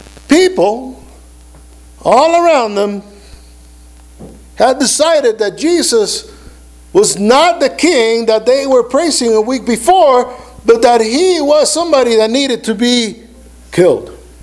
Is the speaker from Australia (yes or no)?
no; Puerto Rico; I was raised in Puerto Rico, and Puerto Rico was 98% Catholic.